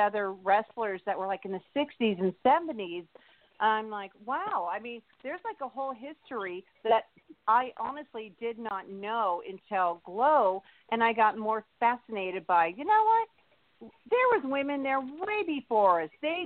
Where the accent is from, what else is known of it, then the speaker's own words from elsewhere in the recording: Seattle, Washington, United States; now in Los Angeles, United States; I'm from Seattle, Washington, and there wasn't a lot of big wrestling names except for, you know, like the old wrestling, but it wasn't something on my TV until I moved to Los Angeles, which was in the 80s.